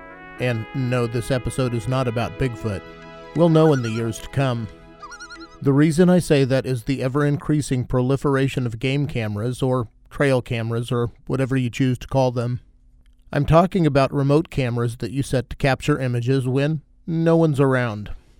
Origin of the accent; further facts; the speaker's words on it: Kansas, United States; mountain lions are something both Alaska and my home state of Kansas have in common